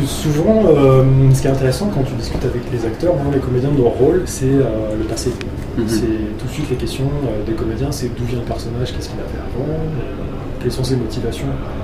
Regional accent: Nantes, Pays de la Loire, France; now in Paris, France; je suis pas de Paris, je suis de Nantes à la base. Quand je suis arrivé ici

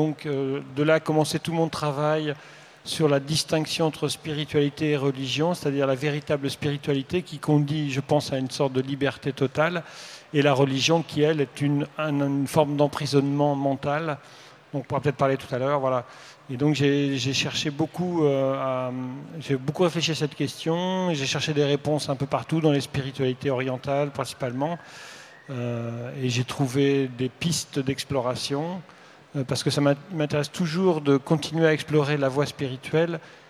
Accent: Pays de la Loire, France; born there; Je suis né en Vendée.

